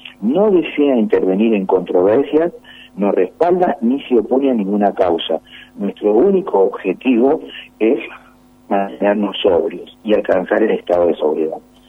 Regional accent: Buenos Aires, Argentina; born there; now in Villa María, Argentina; yo no soy de Villa María, yo nací en Buenos Aires

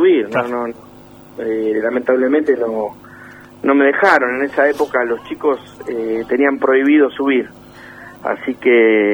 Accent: Bernal, Buenos Aires Province, Argentina; acá en la zona de Quilmes, yo soy de Bernal, el partido de Quilmes

